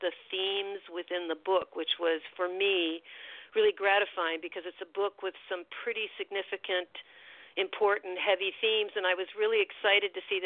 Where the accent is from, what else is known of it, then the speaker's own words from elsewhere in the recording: Chicago, Illinois, United States; born there; Yeah, I was born in Chicago.